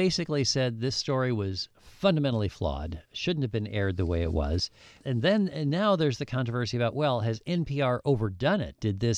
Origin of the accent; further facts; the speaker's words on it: South Dakota, United States; it dealt with my home state of South Dakota. You know, I'm from the Black Hills.